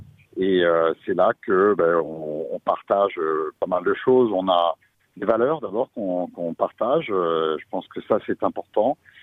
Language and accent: French; Normandy, France; Et moi, je viens de Seine-Maritime, où il pleut tout autant.